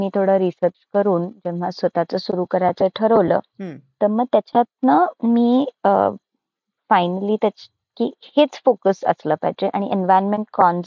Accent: Dadra and Nagar Haveli and Daman and Diu, India; now in Pune, India; मी तेव्हा दादरा नगर हवेली म्हणून एक छोटस युनियन टेरिटरी आहे तिथे मी लहानाची मोठी झाले

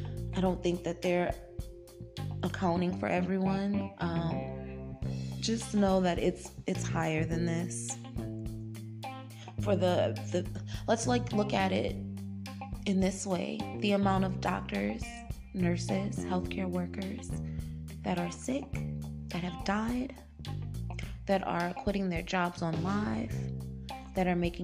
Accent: Louisiana, United States; Louisiana, my home state, currently has 9,150 cases.

